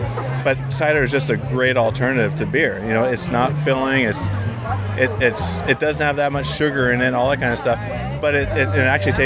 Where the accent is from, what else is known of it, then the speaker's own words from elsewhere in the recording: California, United States; I'm from California.